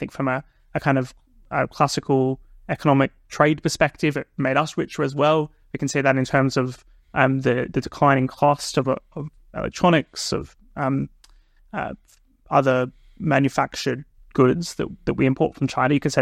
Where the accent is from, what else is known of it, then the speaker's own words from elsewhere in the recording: Australia; my home country of Australia